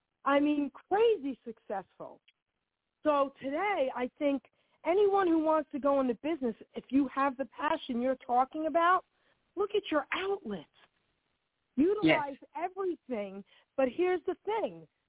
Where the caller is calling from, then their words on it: New Jersey, United States; from New Jersey. How are you?